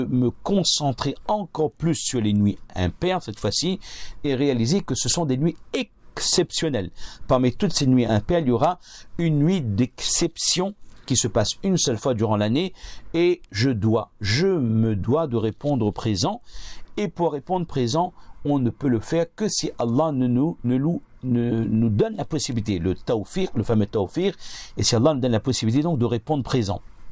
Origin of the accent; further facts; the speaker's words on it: Réunion, France; on a chez nous à La Réunion